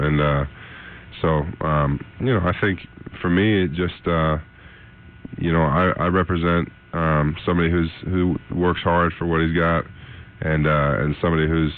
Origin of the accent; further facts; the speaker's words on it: Utah, United States; You know, just I'm from Utah, so, you know, I grew up in a middle class neighborhood, and you know, I grew up close to the mountains